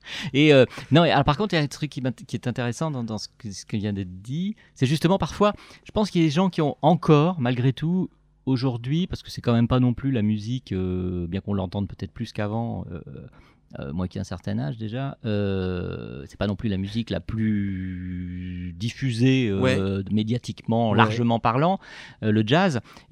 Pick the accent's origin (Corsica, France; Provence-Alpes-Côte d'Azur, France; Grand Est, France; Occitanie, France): Corsica, France; moi je suis corse d'origine.